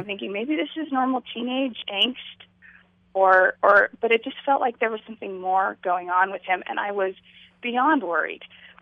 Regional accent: California, United States; Well, my husband and I both grew up super devout, conservative LDS. I grew up in California.

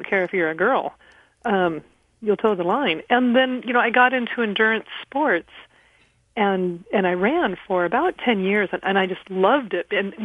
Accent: Reno, Nevada, United States; Well, you know, I grew up in Reno, Nevada, but I spent all of my summer since the age of eight on the family's cattle ranch.

